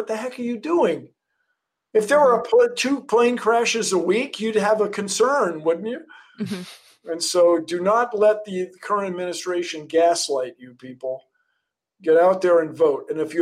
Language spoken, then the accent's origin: English; Washington, District of Columbia, United States; And I grew up in Washington, D.C., in the city of Washington, D.C.